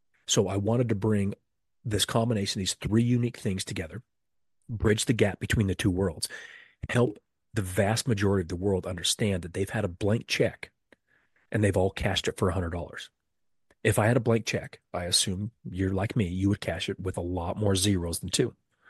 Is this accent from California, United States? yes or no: no; Utah, United States; Born and raised in Utah, very religious state, very Mormon state. I wasn't Mormon, but I also wasn't atheist.